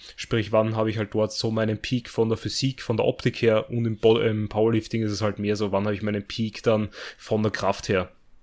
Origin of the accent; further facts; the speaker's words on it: Austria; oder eben bei uns in Österreich